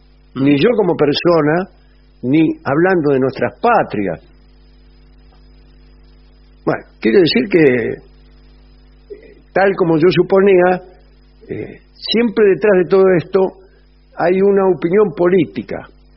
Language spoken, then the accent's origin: Spanish; Uruguay; de la República Oriental. Sobre la pregunta que le hicieron ayer sobre cómo Alejandro menciona a nuestro país, debo decir que es acertado. Hay varias razones por las cuales es correcto. Nuestra nacionalidad es oriental.